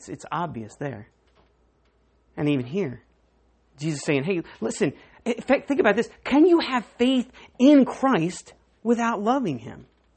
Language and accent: English; Maryland, United States; Tell we're from Maryland, right?